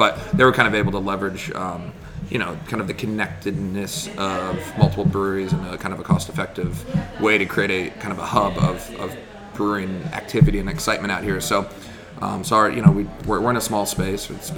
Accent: Chapel Hill, North Carolina, United States; and I grew up in Chapel Hill, and I graduated from Duke University.

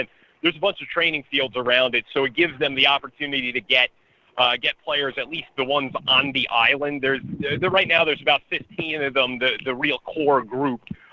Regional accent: New Jersey, United States; It's the same size as the town that I grew up in New Jersey, which is mind-blowing to me

